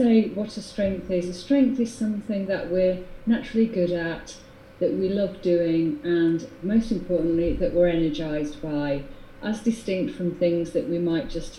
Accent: United Kingdom; Because we're British and we're modest

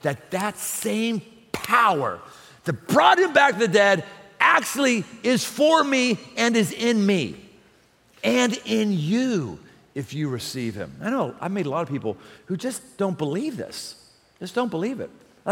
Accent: Pittsburgh, Pennsylvania, United States; I grew up in Pittsburgh, like factories go away, like they're gone.

